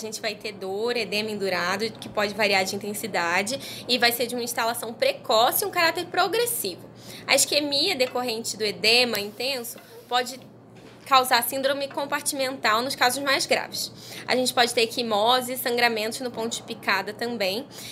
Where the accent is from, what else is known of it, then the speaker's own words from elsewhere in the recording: São Paulo, Brazil; Eu, inclusive, sou aqui de São Paulo